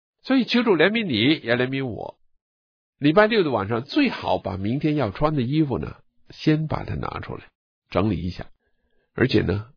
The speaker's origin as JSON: {"language": "Chinese", "country": "China", "said": "因为我是一个中国人。"}